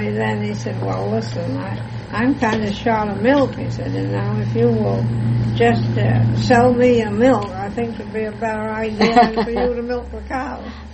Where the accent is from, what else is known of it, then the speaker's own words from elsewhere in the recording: Westport, Massachusetts, United States; also born or lived in Dartmouth; No, I was born in Dartmouth, but I came to Westport to live when I was 18 months old.